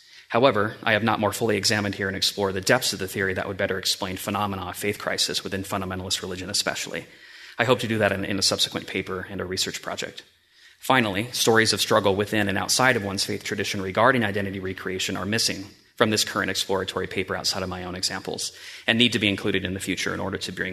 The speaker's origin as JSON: {"language": "English", "town": "Tucson", "region": "Arizona", "country": "United States", "said": "I'm from Tucson. Local in Tucson, yeah."}